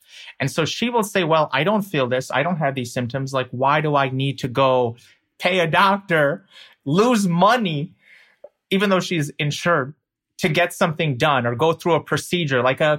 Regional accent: United States; and I'm an American, a Muslim, an obedient son

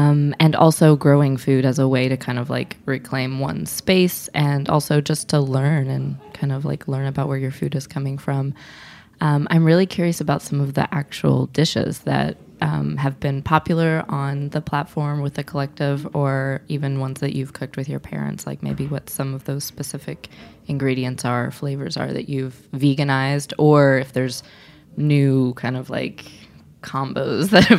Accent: Midwest, United States; I felt this way as a Midwesterner. I mean, I'm white, but like I grew up eating a lot of meat and potatoes

